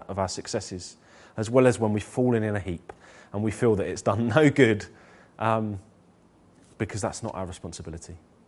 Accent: London, United Kingdom; accent: London; Sometimes my gruff London accent, I think people might not want to hear the gospel from me. Sometimes with my deep London gruff accent, I have been known to make people jump

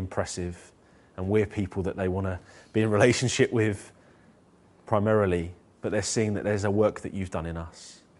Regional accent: London, United Kingdom; accent: London; Sometimes my gruff London accent, I think people might not want to hear the gospel from me. Sometimes with my deep London gruff accent, I have been known to make people jump

